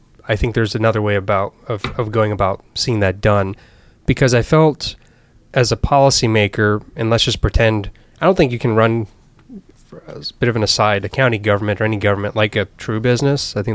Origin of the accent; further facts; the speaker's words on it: Virginia, United States; I grew up in Virginia in the Chesapeake Bay watershed area, and that's a watershed that has a lot of challenges.